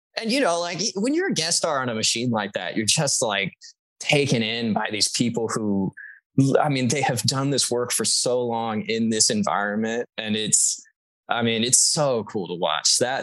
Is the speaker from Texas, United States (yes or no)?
yes; Texas, United States; I'm, you know, I'm from Texas, and I have some family who's really deep in that vibe.